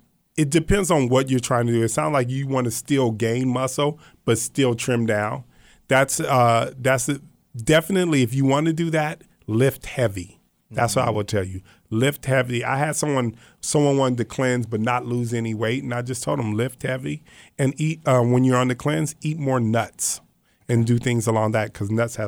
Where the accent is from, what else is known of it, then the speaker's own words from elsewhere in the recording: Los Angeles, California, United States; I'm from South Central. You know what I mean? I lived in a one-bedroom apartment with four kids and my mother.